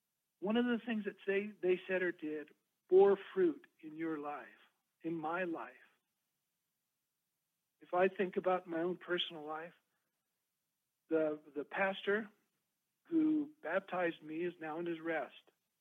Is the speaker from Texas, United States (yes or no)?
yes; Texas, United States; You know, I grew up in Texas, and there is a difference between three idioms there.